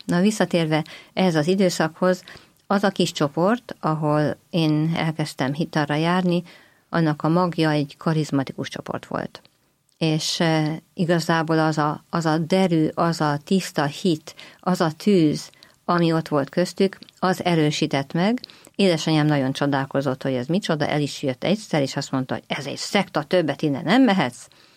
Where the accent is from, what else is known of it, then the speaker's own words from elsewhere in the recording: Rakamaz, Szabolcs-Szatmár-Bereg, Hungary; Én nagy községből származom, Rakamaznak hívják, Tokaj mellett